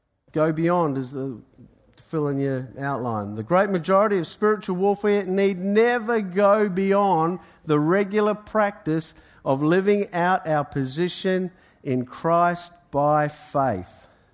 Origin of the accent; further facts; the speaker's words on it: New Zealand; now in Australia; New Zealand. Am I an Australian? You bet your cotton socks I am. You know, but I'm still notified as a Kiwi